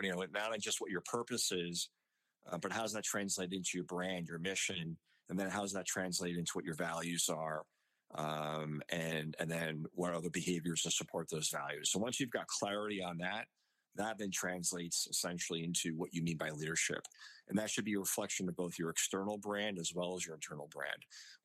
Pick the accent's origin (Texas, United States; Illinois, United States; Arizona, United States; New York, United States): New York, United States; New Rochelle; I'm first-generation American. I have two younger sisters. Both my parents grew up in Europe. I was raised actually in New Rochelle and Larchmont, which are right outside of New York City.